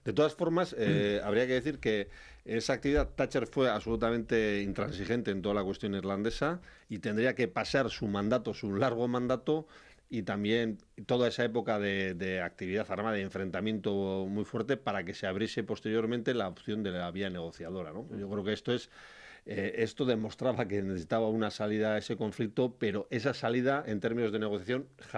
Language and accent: Spanish; Andoain, Basque Country, Spain; es en Andoain porque es en mi pueblo.